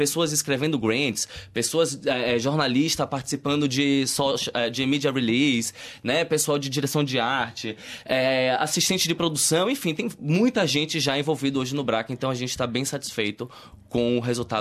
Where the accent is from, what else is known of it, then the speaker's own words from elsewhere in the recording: Bahia, Brazil; now in Australia; Eu sou mais um baiano na equipe, né? Temos alguns soteropolitanos.